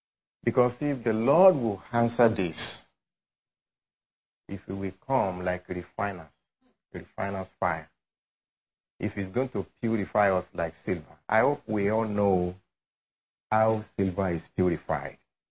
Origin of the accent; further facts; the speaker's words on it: Nigeria; English is a second language; also born or lived in United Arab Emirates; I'm a Nigerian.